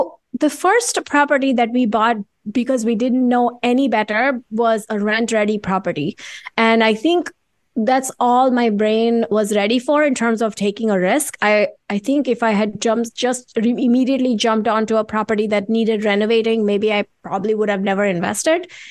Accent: India; I grew up in India.

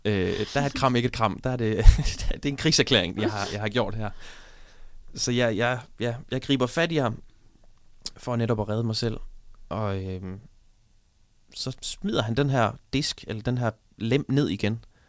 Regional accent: Randers, Central Denmark Region, Denmark; Jeg er jo født og opvokset i Randers, som sagt, og jeg startede med at lave stand-up, mens jeg stadigvæk boede hjemme.

